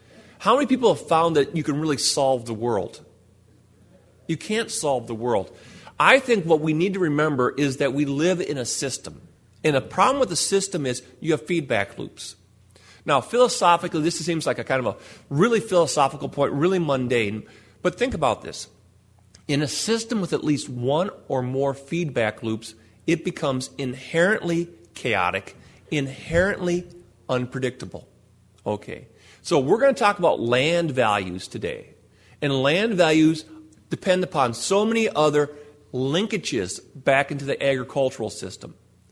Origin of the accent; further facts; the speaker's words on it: Minnesota, United States; I'm originally from Western Minnesota, and a few weeks back, I was out in Western Minnesota